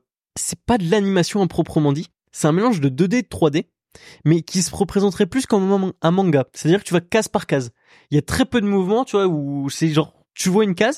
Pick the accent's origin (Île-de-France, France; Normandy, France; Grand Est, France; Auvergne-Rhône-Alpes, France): Auvergne-Rhône-Alpes, France; Lyon; Tu vois, on est de Lyon.